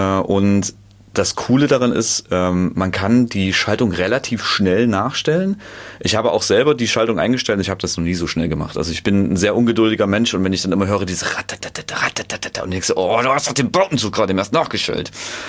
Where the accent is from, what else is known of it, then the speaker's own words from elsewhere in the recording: Apolda, Thuringia, Germany; Ich komme aus Apolda.